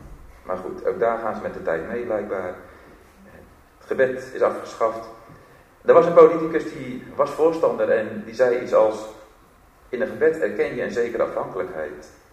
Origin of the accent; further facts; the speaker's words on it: South Holland, Netherlands; Misschien weten jullie, of anders horen jullie het misschien wel aan me, dat ik uit het Westland kom.